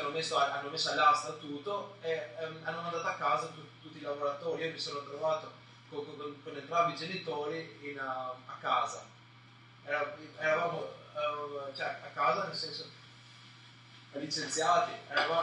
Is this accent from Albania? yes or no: yes; Albania; now in Italy; io sono andato via del mio paese, tanti anni fa, nel 95, quindi erano i primi anni 90, quando c'era un grande flusso di immigrazione dall'Albania.